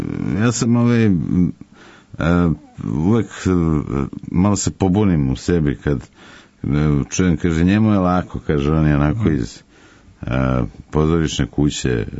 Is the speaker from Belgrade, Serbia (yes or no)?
no; Novi Sad, Vojvodina, Serbia; born there; ja sam rođen u Novom Sadu. Majka Mirjana, ona je iz Kovilja, tu pored Novog Sada